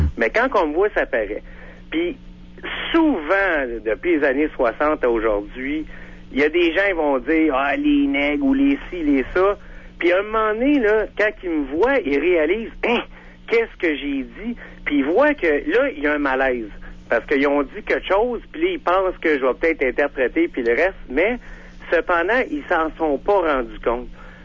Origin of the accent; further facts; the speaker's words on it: Quebec, Canada; moi, je suis Québécois, mais j'ai été adopté à l'âge de 6 mois. Je suis d'origine d'Afrique du Nord